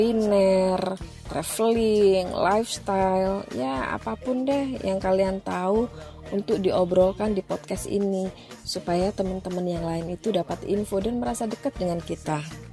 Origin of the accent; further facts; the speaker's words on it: Surabaya, East Java, Indonesia; moved away as an adult; now in Jakarta, Indonesia; Aku lahir di Surabaya, tepatnya di Gayungan. Dari kecil hingga SMA, aku di Surabaya. Tapi setelah lulus SMA, aku pindah ke Jakarta.